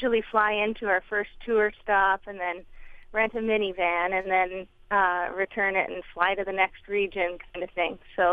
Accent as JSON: {"language": "English", "region": "Ontario", "country": "Canada", "tie": "born or raised there", "said": "So yes, I am from Canada. More specifically, I'm from a region that's called the Ottawa Valley in Ontario, and I was raised on that fiddle tradition."}